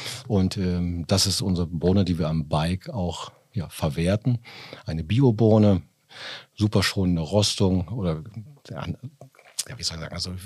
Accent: Borgholzhausen, North Rhine-Westphalia, Germany; die kommen witzigerweise aus meiner Heimat Bockholzhausen.

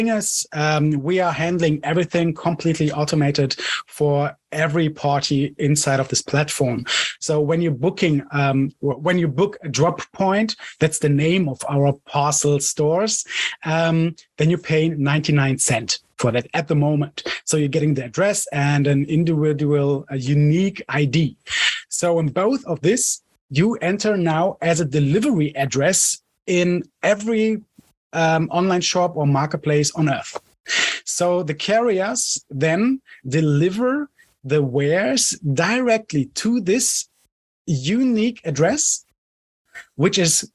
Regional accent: Cologne, North Rhine-Westphalia, Germany; English is a second language; I'm hopefully 39 in 2 weeks. and I'm from Germany, Cologne.

